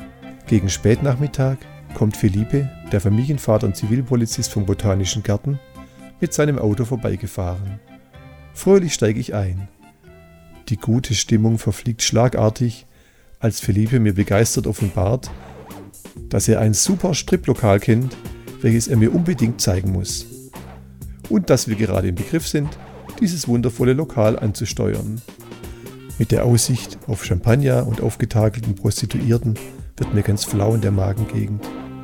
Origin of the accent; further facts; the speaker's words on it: Baden-Württemberg, Germany; Irgendeine Spezialität aus meiner Heimat. Er würde mir alles einkaufen, was ich dazu benötige. Schwäbische Maultaschen bekomme ich leider nicht hin.